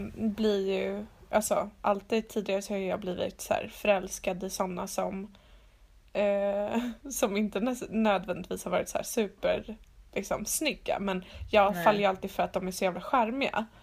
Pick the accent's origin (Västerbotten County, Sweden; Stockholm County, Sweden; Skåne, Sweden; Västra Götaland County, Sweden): Västra Götaland County, Sweden; Gothenburg; Jag är från Göteborg.